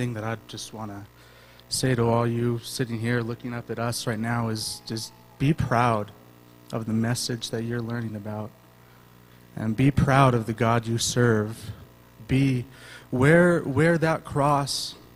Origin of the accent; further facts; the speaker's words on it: California, United States; And I'm from California too, and it was a long way away from anyone I ever knew or cared about.